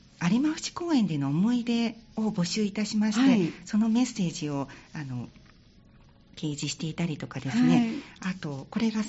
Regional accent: Sanda, Hyogo, Japan; あの私もともと三田市の出身でしたので

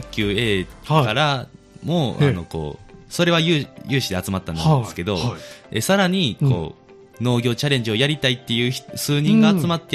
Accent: Sasayama, Hyogo, Japan; 僕は、うん、笹山出身なので、

